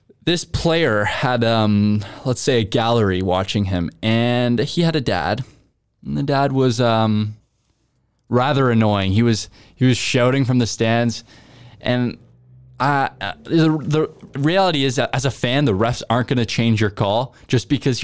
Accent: Kingston, Ontario, Canada; I've been lucky enough to take part in something like that in my hometown of Kingston, Ontario

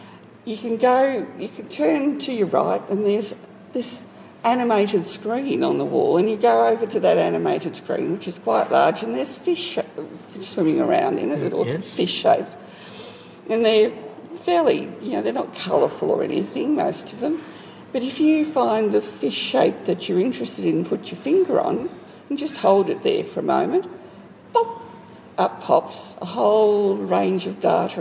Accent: St Kilda, Victoria, Australia; born or raised there

